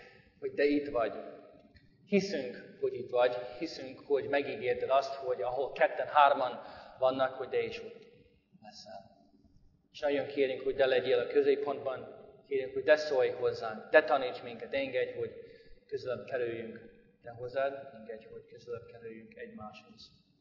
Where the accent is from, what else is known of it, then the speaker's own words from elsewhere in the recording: St. Louis, Missouri, United States; Hungarian is a second language; now in Biatorbágy, Hungary; St. Louisban volt, ez az én szülői városom, én ott nőttem fel